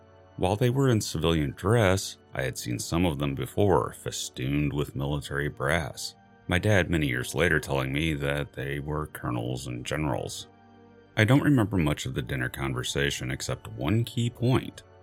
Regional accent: Missouri, United States; about an hour north of St. Louis in rural Missouri, my home state.

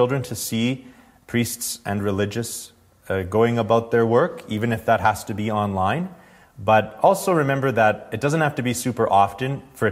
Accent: Medicine Hat, Alberta, Canada; I know in my hometown of Medicine Hat, we were very blessed

